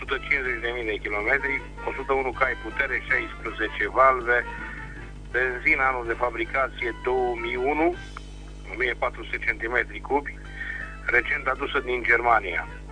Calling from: Reșița, Caraș-Severin, Romania; din Reșița, la mulți ani.

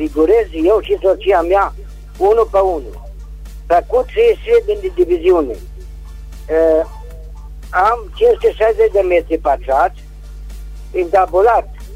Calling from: Băile Herculane, Caraș-Severin, Romania; Da, din Herculane

